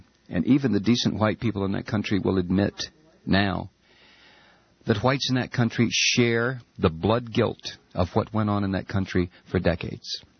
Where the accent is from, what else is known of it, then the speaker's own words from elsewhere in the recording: United States; I apologize in America, as an American, for what the people in the rest of the world are witnessing